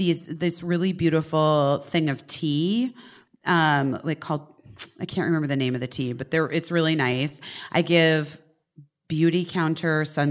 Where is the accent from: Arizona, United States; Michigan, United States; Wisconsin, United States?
Arizona, United States; Scottsdale; moved away as an adult; also born or lived in Oak Park, Illinois; I was born in Oak Park, Illinois. And then we moved to Arizona when I was six. Scottsdale, Arizona.